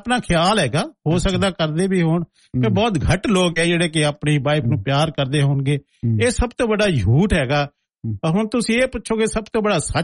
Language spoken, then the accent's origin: Punjabi; Punjab, India; ਤੇ ਮੈਂ ਨਾਨਕੇ ਰਹਿੰਦਾ ਆਪਣੇ, ਵੈਸੇ ਸਾਡਾ ਪਿੰਡ ਨਕੋਦਰ ਦੇ ਕੋਲ ਹੈਗਾ, ਤੇ ਉਹਨਾਂ ਦੇ ਪਿੰਡ ਦੇ ਕੋਲ ਸਾਡੇ ਨਾਨਕਿਆਂ ਦਾ ਪਿੰਡ ਸੀ, ਮੈਂ ਨਾਨਕਿਆਂ ਦੇ ਰਹਿੰਦਾ ਸੀ ਮਹਾਜਨ